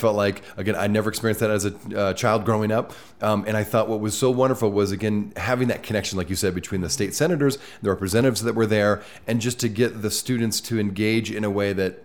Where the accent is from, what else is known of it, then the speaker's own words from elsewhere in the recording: Midwest, United States; as I grew up in the Midwest, and I'm thinking we didn't have anything like that for any kid